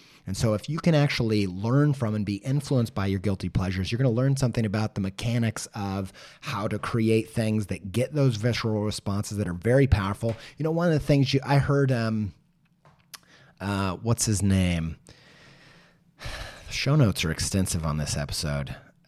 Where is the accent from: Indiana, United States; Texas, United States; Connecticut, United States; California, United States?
Indiana, United States; I'm from Indiana, okay? I can't pretend that I am not.